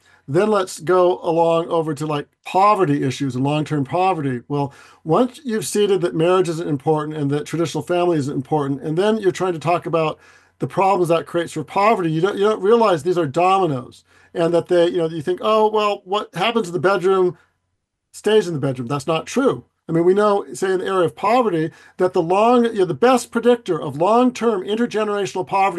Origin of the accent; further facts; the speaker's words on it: Washington, United States; So in my home state of Washington, we had a Christian grandmother who had a longtime floral shop, and she would sell to everyone.